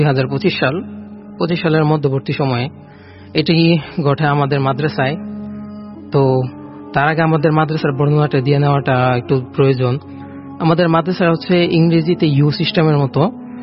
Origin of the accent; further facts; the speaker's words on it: Raipura, Dhaka Division, Bangladesh; আমি নরসিংদী জেলার রায়পুরা থেকে আসছি। … আমি একজন মাদ্রাসার স্টুডেন্ট।